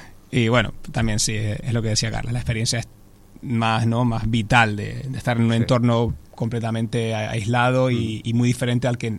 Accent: Canary Islands, Spain; Yo soy de Canarias y me relacionaba un poco con todo eso

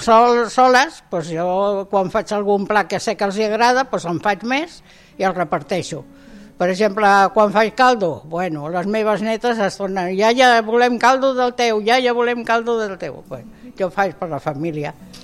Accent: Barcelona, Catalonia, Spain; jo sóc catalana, de Sants.

